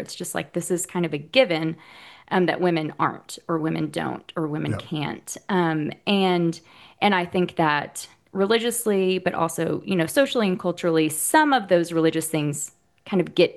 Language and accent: English; Ardmore, Oklahoma, United States; It's called Ardmore